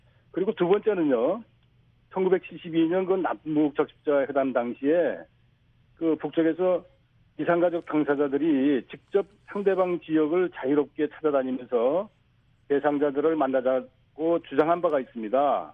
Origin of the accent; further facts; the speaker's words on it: Pyongsan, North Hwanghae, North Korea; 아, 저는 저 황해도 평산입니다.